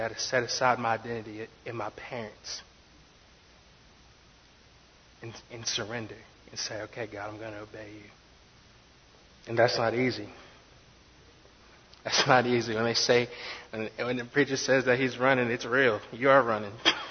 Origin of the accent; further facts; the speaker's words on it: Conway, United States; Matter of fact, growing up in Conway, my dad used to pick me up from elementary school, and I used to poke his brain.